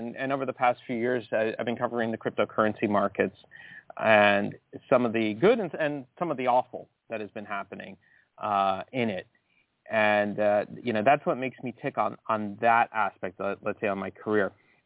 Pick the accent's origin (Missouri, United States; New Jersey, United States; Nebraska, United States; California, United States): New Jersey, United States; Tenafly; moved away as an adult; So I left Tenafly in the 90s after I graduated. So I finished college. I was actually commuting from Tenafly to college.